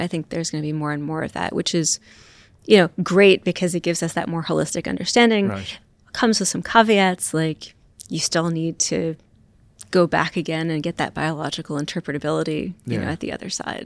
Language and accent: English; Poughkeepsie, New York, United States; also born or lived in Dallas; Originally from Poughkeepsie, New York. So fond of upstate. We moved every few years for a while because my dad worked for IBM, actually.